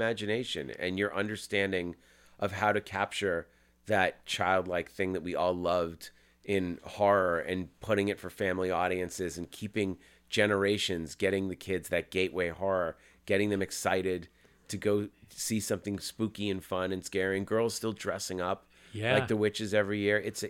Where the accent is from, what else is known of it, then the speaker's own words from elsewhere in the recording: Massachusetts, United States; we grew up in Massachusetts with Thanksgiving as biggest deal